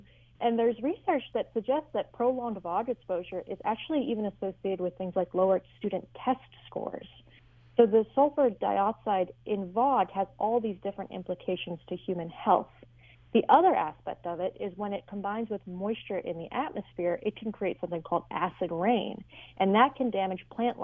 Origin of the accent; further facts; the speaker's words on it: Hawaii, United States; I grew up on Hawaii Island, and so volcanic eruptions were just a fact of life.